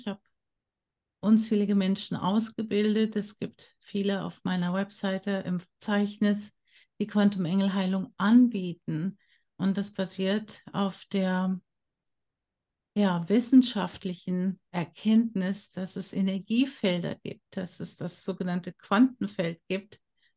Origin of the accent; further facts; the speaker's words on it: Germany; wie wir alle zum Beispiel in Deutschland, wo ich aufgewachsen bin, mitbekommen haben